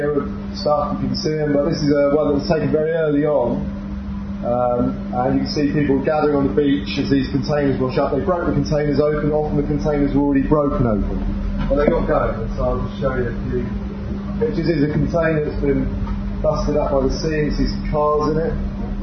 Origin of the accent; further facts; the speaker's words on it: East of England, United Kingdom; Well, I haven't got a white van, but I'm from Essex